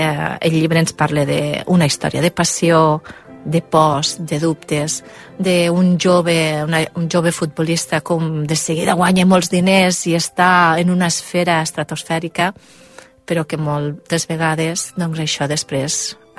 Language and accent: Catalan; Lleida, Catalonia, Spain; Nosaltres som de Lleida, Padrines és la paraula típica lleidatana, sí.